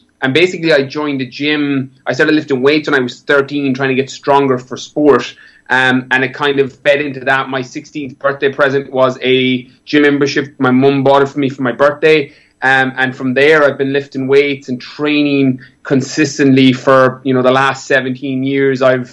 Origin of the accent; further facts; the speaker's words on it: Ireland; also born or lived in California; I'm from Ireland, born and bred, apart from my time away. And again, California helped me so much on this, because I grew up, as I said, in a small little village. There's only 200 people in my village.